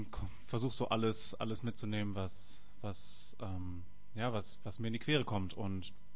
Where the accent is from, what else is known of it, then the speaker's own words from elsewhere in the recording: Lüdenscheid, North Rhine-Westphalia, Germany; born there; now in Hamburg, Germany; wohne jetzt seit über 10 Jahren in Hamburg, bin gebürtiger Lüdenscheider in der Nähe von Dortmund